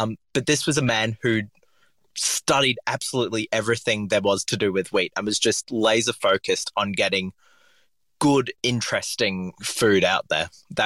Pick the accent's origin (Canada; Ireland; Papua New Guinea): Papua New Guinea; I grew up in Papua New Guinea, and we were basically next to a coffee roaster.